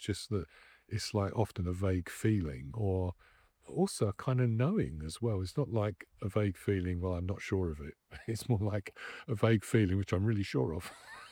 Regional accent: London, United Kingdom; also born or lived in Cambridge / Norfolk / Sweden; I was brought up in London, lived in London. I was born close to the London Buddhist Centre, actually, in North London, till I was 22 or something, and then I moved to Cambridge and Norfolk.

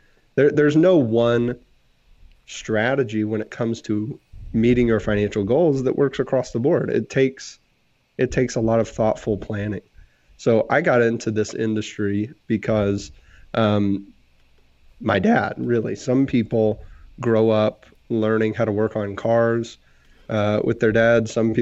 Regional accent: Texas, United States; You know, I'm from Texas, and Texas we all have goofy names for our grandparents.

